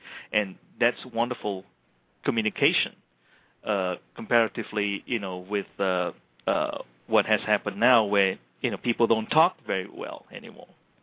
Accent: Malaysia; when I was growing up in Malaysia

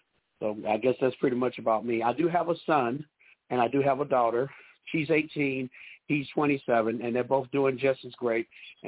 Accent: Tuscaloosa, Alabama, United States; now in Tallahassee, United States; I currently live in Tallahassee, Florida, but I'm from Tuscaloosa, Alabama

